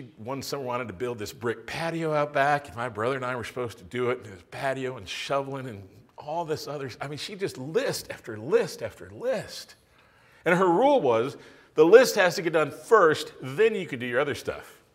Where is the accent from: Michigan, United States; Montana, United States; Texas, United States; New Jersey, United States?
Texas, United States; El Paso; I grew up in West Texas. And my brother and I were in high school. He's just a year older than I am.